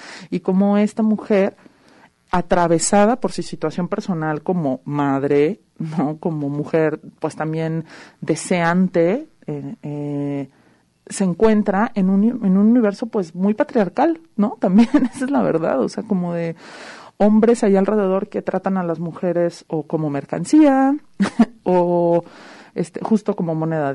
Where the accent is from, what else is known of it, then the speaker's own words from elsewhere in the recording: Mexico; Por lo general, nosotros como mexicanos, pues somos muy convenientes.